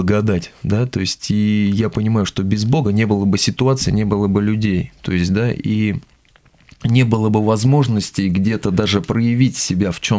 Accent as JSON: {"language": "Russian", "town": "Lyubertsy", "region": "Moscow Oblast", "country": "Russia", "tie": "born there", "said": "Я продолжаю служить в своей родной церкви, где я родился, в Люберцах."}